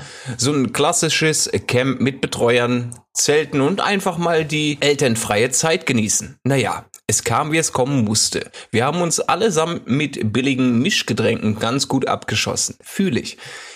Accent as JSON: {"language": "German", "region": "Northern Germany", "country": "Germany", "said": "Aber ich komme aus dem Norden."}